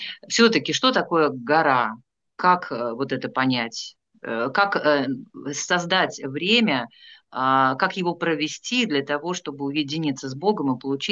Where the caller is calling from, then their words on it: Volsk, Saratov Oblast, Russia; я сейчас вещаю из Вольска, у нас рядом горы есть